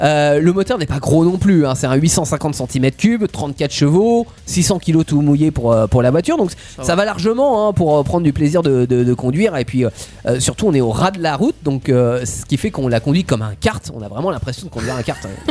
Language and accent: French; France; il se pourrait qu'on était un petit peu jaloux en tant que Français des Anglais